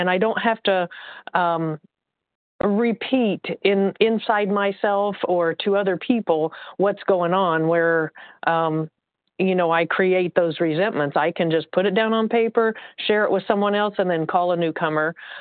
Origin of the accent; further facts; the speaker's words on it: Indiana, United States; recovered compulsive overeater from Indiana.